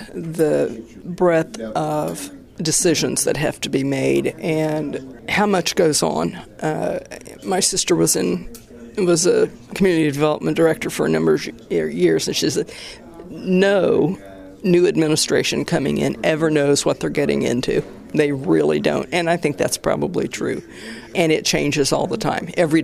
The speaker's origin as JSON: {"language": "English", "town": "Muncie", "region": "Indiana", "country": "United States", "tie": "born or raised there", "said": "I was born and reared in Muncie, moved away for a number of years, and moved back in 1995."}